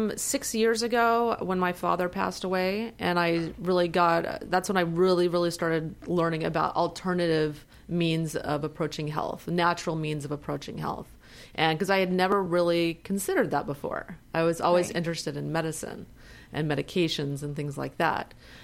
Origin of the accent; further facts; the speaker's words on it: Houston, Texas, United States; You know, it's great. The people are great. The people are so warm-hearted.